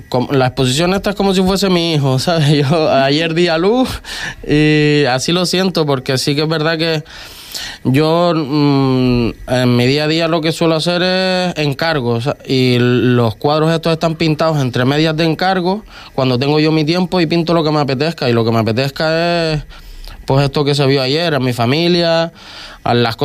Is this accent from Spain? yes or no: yes; Vallebrón, Canary Islands, Spain; también da la casualidad que yo soy de Valle Brón